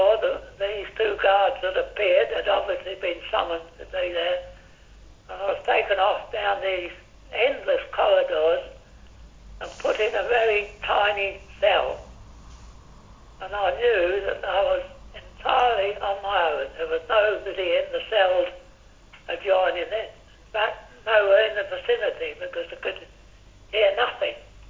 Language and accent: English; United Kingdom; how am I going to prove that I'm a British airman without giving something away?